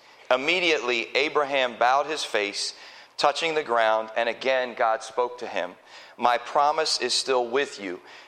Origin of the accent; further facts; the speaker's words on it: Pennsylvania, United States; also born or lived in Virginia; now in Harrisonburg, United States; I am originally from Pennsylvania, although my accent would dictate that I am not, because I have spent the last 13 years in his church in Harrisonburg, Virginia.